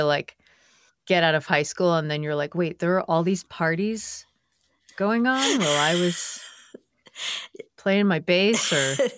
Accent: Massachusetts, United States; also born or lived in Pittsburgh; I'm from Massachusetts, which is like not a state that people are like overly proud of like being from. I just moved to Maine

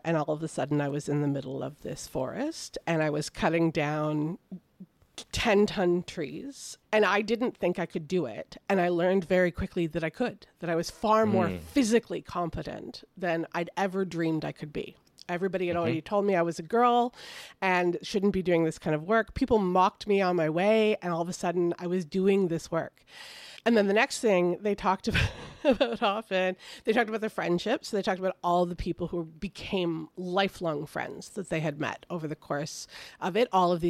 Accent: Canada; And I am a Canadian, so that also kind of hit me hard.

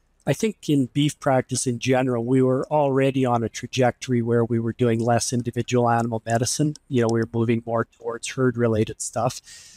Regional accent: Regina, Saskatchewan, Canada; I was actually raised in the city. I had lots of relatives that farmed nearby. I was raised in Regina, Saskatchewan, so the province next door.

